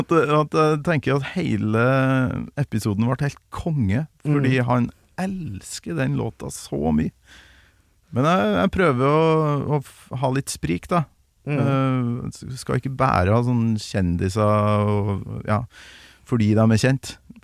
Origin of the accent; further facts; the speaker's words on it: Bergen, Vestland, Norway; Bergen, heimbyen min liksom.